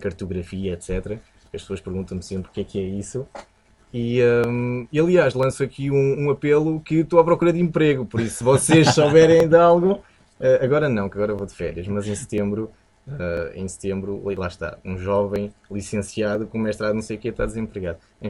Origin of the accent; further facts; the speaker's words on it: Braga, Norte, Portugal; born there; moved away as an adult; Não tenho a sorte de ser franco-português, mas tenho a sorte de ser português. Também é uma sorte. Nasci em Braga, no dia 20 de maio, o ano não interessa.